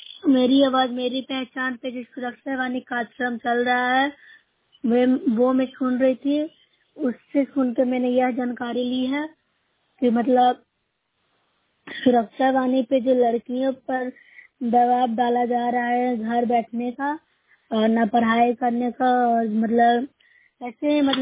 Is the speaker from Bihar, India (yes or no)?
yes; Bihar, India; मैं नौसरा ब्लॉक से हूँ, जिला नालंदा के निवासी हूँ।